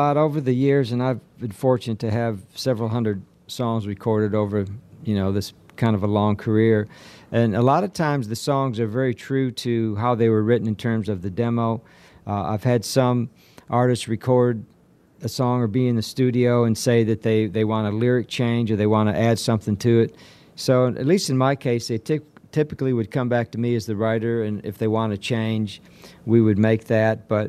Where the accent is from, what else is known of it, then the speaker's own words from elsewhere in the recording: Michigan, United States; now in Nashville, United States; I grew up in Michigan and moved to Nashville many, many decades ago, and I come from a large family